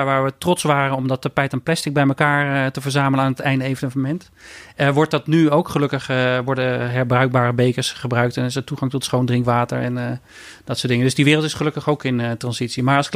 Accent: Eindhoven, North Brabant, Netherlands; ik ben opgegroeid in Eindhoven. En aan de oostkant, als ik het goed zeg.

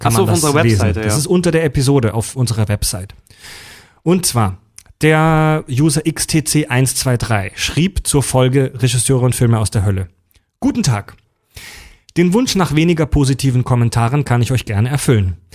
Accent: Kieselbronn, Baden-Württemberg, Germany; also born or lived in Mühlacker; Ich bin geboren in Mühlacker, also ich bin gebürtig offiziell Schwabe, bin halt zwar aufgewachsen in der Nähe von Pforzheim in Kieselbronn. Also ich bin eigentlich ein Badener.

